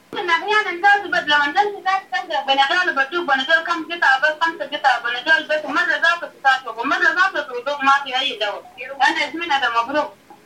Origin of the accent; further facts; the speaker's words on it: Khartoum, Sudan; نحن جايين من الخرطوم